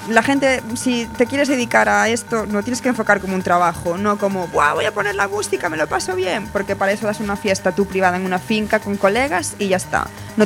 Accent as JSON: {"language": "Spanish", "town": "Muros", "region": "Galicia", "country": "Spain", "tie": "born or raised there", "said": "Mi pueblo, nada que ver cuando yo era niña, ahora. O sea, y mi hermana se acabará yendo, y las amigas de mi hermana se acabarán yendo, y Muros no tendrá nada"}